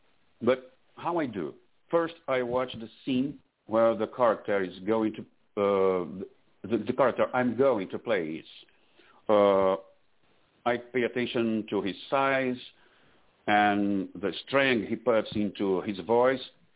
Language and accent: English; Brazil; English is a second language; moved away as an adult; now in Florida, United States; So this is because I moved from Brazil to here. I'm in Florida now.